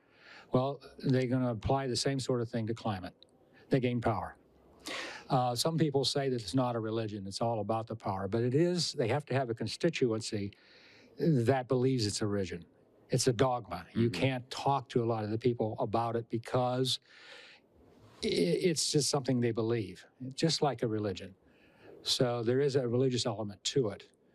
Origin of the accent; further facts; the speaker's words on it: Texas, United States; I'm from Texas, going to Austin and deal with a lot of people in Austin